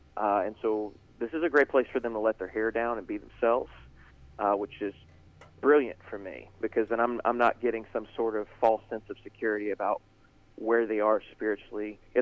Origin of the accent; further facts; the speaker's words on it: Kentucky, United States; I'm originally from Breckenridge County, believe it or not.